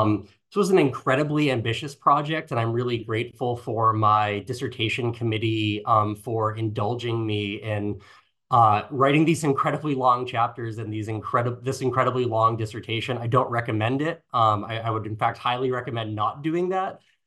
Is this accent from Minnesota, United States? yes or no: no; Massachusetts, United States; born or raised there